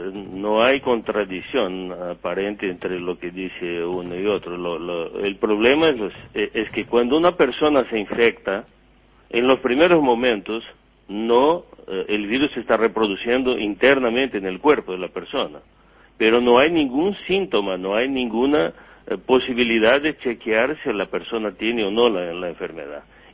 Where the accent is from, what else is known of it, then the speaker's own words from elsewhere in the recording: Rio Grande do Sul, Brazil; Spanish is a second language; yo soy de Río Grande do Sul, en Brasil, donde también se toma